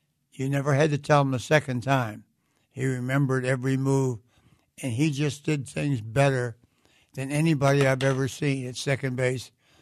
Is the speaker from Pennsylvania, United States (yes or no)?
yes; Swissvale, Pennsylvania, United States; also born or lived in Wilkinsburg; And I grew up in Swissville, not Wilkinsburg. I was born in Wilkinsburg, but I've been born and reared in Swissville